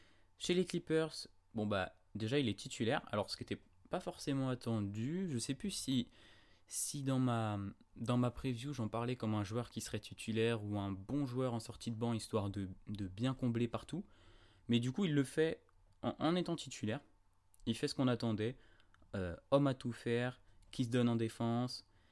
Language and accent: French; France; Et comme on est un bon Français, un bon chauvin